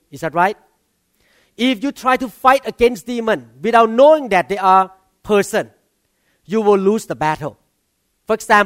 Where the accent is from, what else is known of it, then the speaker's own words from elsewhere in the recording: Thailand; when I grew up in Thailand